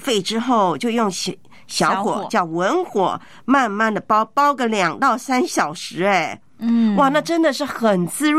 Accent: Taiwan; 台湾我的老家也有就加排骨的

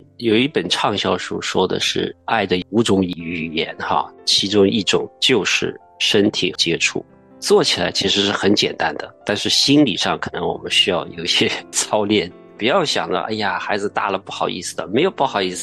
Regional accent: China; 我们中国人比较少一点

